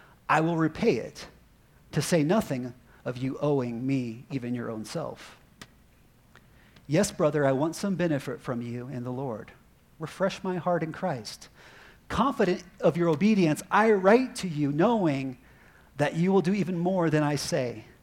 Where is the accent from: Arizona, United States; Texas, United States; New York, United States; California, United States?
Arizona, United States; Prescott Valley; you don't get that from me because I'm from Prescott Valley. So I might have a weird accent.